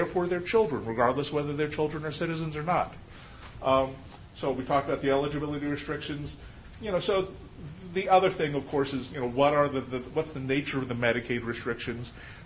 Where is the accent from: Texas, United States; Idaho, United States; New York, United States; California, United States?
Texas, United States; for example, in my home state of Texas, eligibility, if you're a childless adult, you're just not eligible.